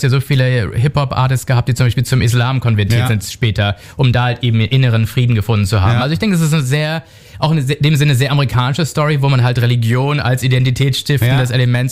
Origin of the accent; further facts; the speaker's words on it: Germany; Meine Eltern sind Kolumbianer, ich bin selbst jüdisch, hier in Deutschland groß geworden.